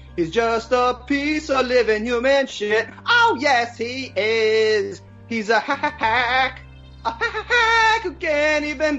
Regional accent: New York, United States; Hey, I'm from Long Island. I can fight.

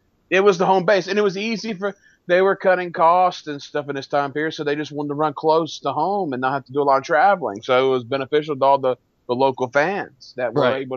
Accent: Barnesville, Georgia, United States; I'm from Barnesville, Georgia, which is about 45 minutes south of Atlanta, between Atlanta and Macon.

